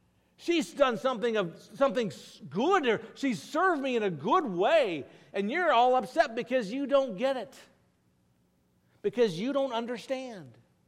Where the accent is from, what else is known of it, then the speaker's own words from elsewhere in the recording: Oregon, United States; where I grew up in Western Oregon, between Salem and Lincoln City, in the hills there